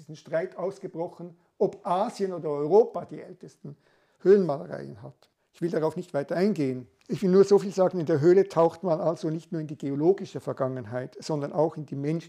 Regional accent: Switzerland; ich bin Schweizer

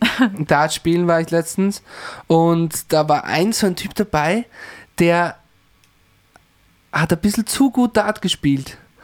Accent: Rohrbach, Styria, Austria; accent: East Styrian; Man bringt den Jungen aus Rohrbach, das ist mein Herkunftsort, aber Rohrbach nicht aus dem Jungen.

